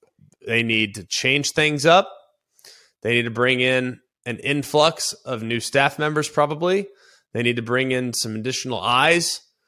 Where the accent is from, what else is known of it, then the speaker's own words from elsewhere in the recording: Dallas, Texas, United States; Yeah, I'm from Dallas. That ain't happening.